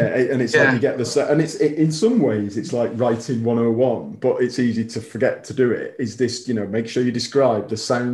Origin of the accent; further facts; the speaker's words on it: Wigan, North West England, United Kingdom; because I'm Northern, obviously I'm from Wigan